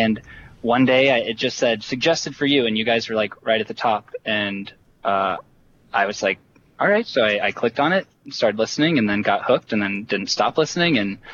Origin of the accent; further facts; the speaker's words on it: Iowa, United States; now in Boston, United States; So I am in Boston. I'm originally from Iowa